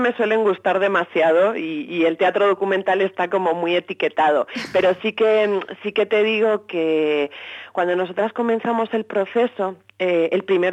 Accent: Spain; now in Buenos Aires, Argentina; nosotros, Susana Hornos y yo y el resto de actrices somos todas españolas y llevamos viviendo en Buenos Aires bastantes años, en mi caso 7 años ya

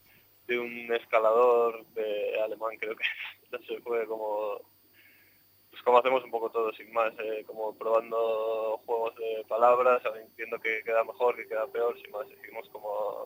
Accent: Pamplona, Navarre, Spain; tampoco te creas que yo soy de Pamplona, que bueno, aquí también se habla euskera

